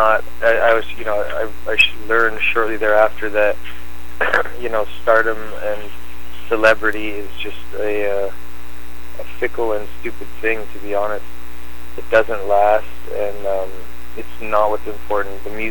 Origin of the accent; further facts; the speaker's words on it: Canada; okay, well, I'm from Canada